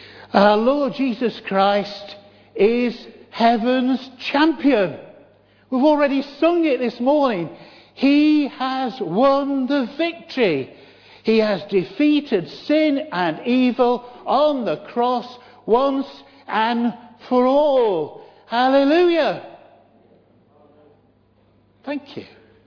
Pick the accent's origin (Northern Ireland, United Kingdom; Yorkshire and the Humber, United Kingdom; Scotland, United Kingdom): Yorkshire and the Humber, United Kingdom; And even as a Yorkshireman, I will make you a promise.